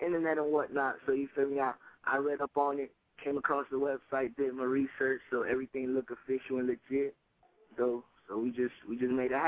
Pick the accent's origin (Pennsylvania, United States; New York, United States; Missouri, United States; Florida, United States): Florida, United States; Miramar; Oh, I'm from Miramar. That's right on the edge of Dade County. You feel me? It's like the first city in Broward County.